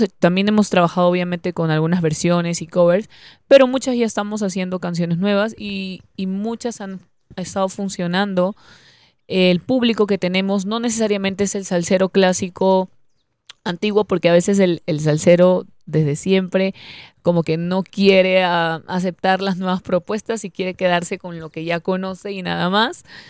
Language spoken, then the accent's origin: Spanish; Peru; Es curioso que en mi país, en Perú, para los que saben